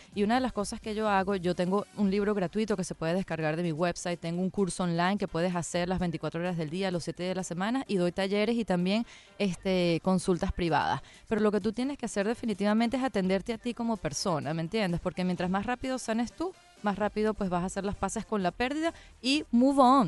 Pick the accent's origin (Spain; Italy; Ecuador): Italy; Sicily; Ah, siciliana.